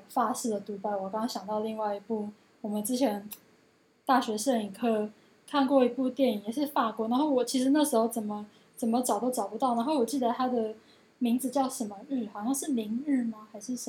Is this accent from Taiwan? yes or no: yes; Taiwan; 但是它的内容其实又是好像是我们台湾人很贴近可以理解的东西